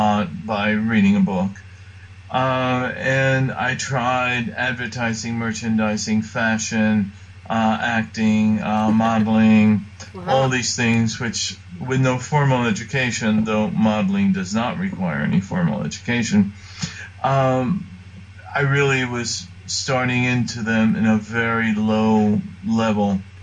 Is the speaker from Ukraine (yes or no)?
no; Cuba; now in United States; I come from Cuba. My family moved to the U.S. as refugees in 61.